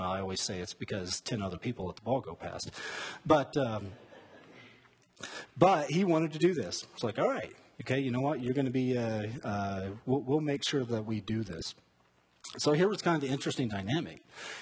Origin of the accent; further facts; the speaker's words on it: Indiana, United States; I grew up in Indiana, right? And John Wooden was like a legend. Of course, he's from Indiana, so that's probably something to do with it. But I grew up in a small town, Indiana, graduated from Purdue University.